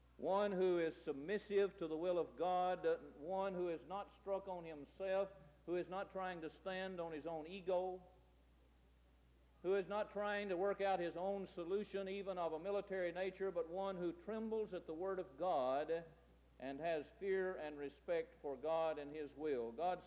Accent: United States; I believe America is the greatest country in the world. I'm glad I'm an American. I'm glad I live here.

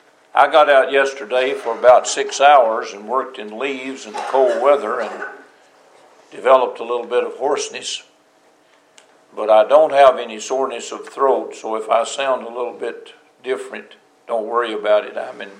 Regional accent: Gainesboro, Tennessee, United States; Now, you've heard me tell you that I'm from Jackson County. That's Gainesboro. No joke.

